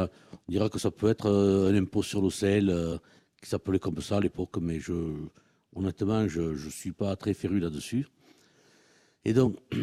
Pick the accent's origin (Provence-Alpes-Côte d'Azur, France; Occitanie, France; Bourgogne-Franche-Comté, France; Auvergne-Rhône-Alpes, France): Occitanie, France; Leucate; je suis à la fois palmiste et leucatois, c'est-à-dire que je suis originaire de Leucate et de La Palme. Et puis, j'ai vécu quasiment toute ma vie dans ce secteur, notamment dans ce secteur des corbières maritimes, à La Palme, mais aussi à Portel, à Sigean, à Périac-de-Mer.